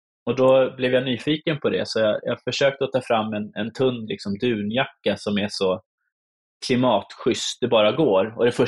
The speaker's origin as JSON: {"language": "Swedish", "country": "Sweden", "said": "Men jag är svensk."}